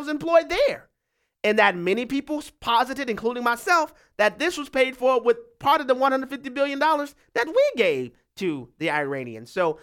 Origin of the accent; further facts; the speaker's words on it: Louisiana, United States; We'll go back to my home state of Louisiana, where we have David on the line.